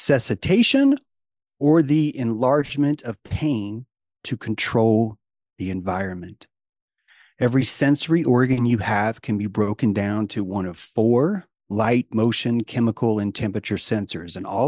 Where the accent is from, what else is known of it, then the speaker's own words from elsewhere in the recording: United States; I'm an American philosopher and practicing sophist.